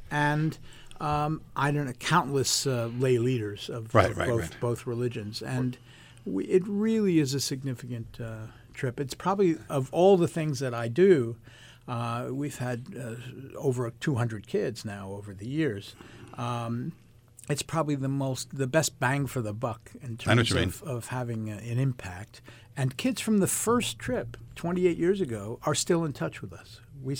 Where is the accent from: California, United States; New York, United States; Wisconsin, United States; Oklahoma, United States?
New York, United States; Great Neck; I grew up in Great Neck, which had some Catholics, but we really didn't get to know people of another faith until I went to college.